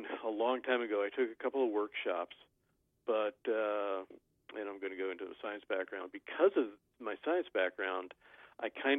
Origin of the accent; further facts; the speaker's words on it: Moorhead, Minnesota, United States; Well, I grew up in Moorhead, Minnesota here. Actually stayed there through college, went to Moorhead State, majored in chemistry and physics.